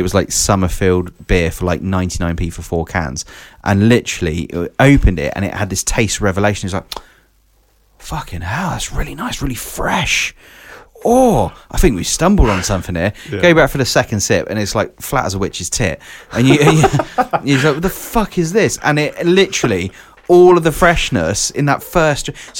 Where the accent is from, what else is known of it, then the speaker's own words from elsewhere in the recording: United Kingdom; We're British. We love tea.